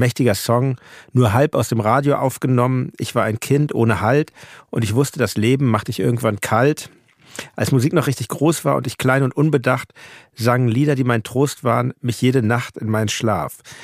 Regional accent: Hamburg, Germany; Als Hamburger

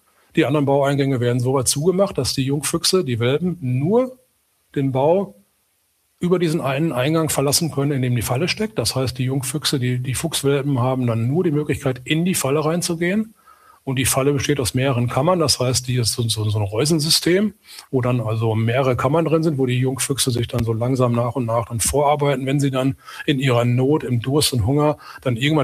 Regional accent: Rehden, Lower Saxony, Germany; Wir hatten eine Schliefenanlage zum Beispiel auch hier in Rehde, meinem Heimatort.

